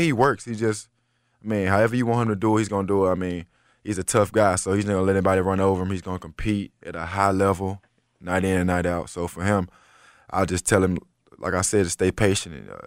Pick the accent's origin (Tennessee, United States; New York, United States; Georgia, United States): Tennessee, United States; Memphis; You know, even though I was born and raised in Memphis, he was looked at as the typical Memphis guy from Walker Homes.